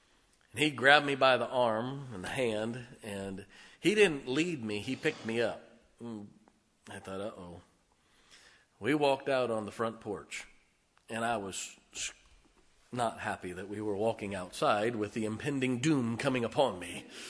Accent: Tornado Alley, United States; I grew up in Tornado Alley. I have seen scores of them.

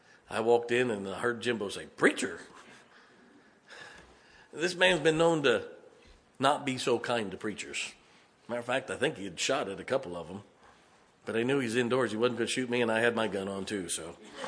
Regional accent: Ohio, United States; I grew up in Ohio where we had real tornadoes.

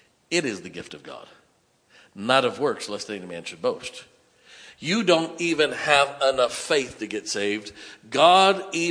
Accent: United States; I'm an American. Amen.

